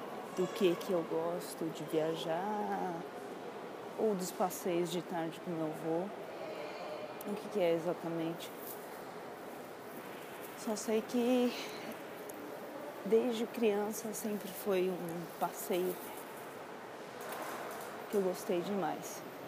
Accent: São Paulo, Brazil; now in São José do Rio Preto, Brazil; Eu não sou daqui, de São José do Rio Preto. Sou de São Paulo.

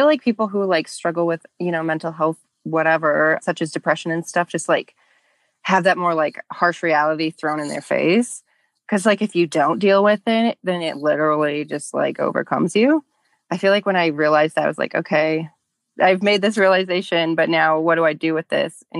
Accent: Lansing, Michigan, United States; now in Denver, United States; So I currently live in Denver, Colorado, but I'm not from here. I'm from the Midwest. I'm from Michigan. So I grew up in Lansing until I was like 12, which is the capital of Michigan, and then moved really far away to East Lansing

